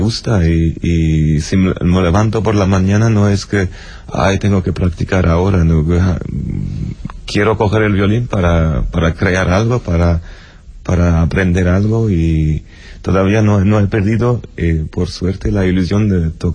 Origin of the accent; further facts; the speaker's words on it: Lebanon; moved away; also born or lived in Germany; cuando me fui de Líbano a Alemania, ya no había marcha atrás